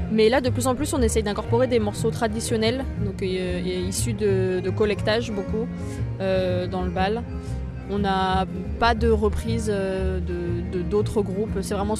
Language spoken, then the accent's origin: French; Grenoble, Auvergne-Rhône-Alpes, France; On vient de Grenoble